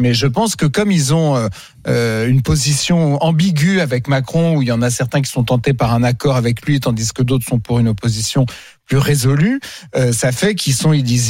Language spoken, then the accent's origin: French; Paris, Île-de-France, France; Moi, je suis parisien. Je paye des impôts à Paris qui sont élevés.